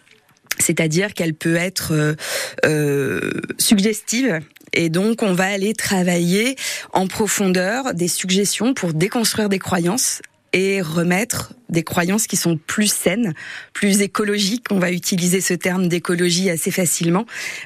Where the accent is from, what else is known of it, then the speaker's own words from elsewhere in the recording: Lille, Hauts-de-France, France; moved away as an adult; 700 kilomètres de Lille, exactement, je viens du nord de la France, après 46 ans de bons et loyaux services lillois